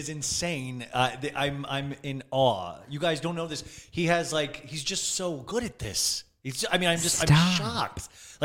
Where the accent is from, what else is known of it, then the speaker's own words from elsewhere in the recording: Olathe, Kansas, United States; now in West Hollywood, United States; Olathe, Kansas was where I grew up, a small town in Kansas. Mm-hmm. And I currently live in West Hollywood, California.